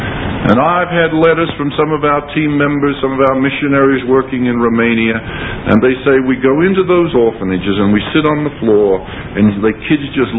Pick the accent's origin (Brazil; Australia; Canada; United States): Australia; Australians, you and I can get in, and I'm an Australian, I travel on an Australian passport.